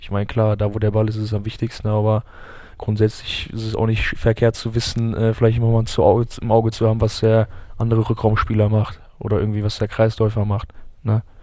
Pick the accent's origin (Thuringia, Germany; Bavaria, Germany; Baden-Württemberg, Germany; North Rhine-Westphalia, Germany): North Rhine-Westphalia, Germany; Gummersbach; Also tief verwurzelt hier seit mehreren Generationen schon. Also ich sehe mich auch eigentlich als gebürtiger Gummersbacher, muss man schon so sagen. Steht ja auch überall, aber ich meine, ich bin hier aufgewachsen.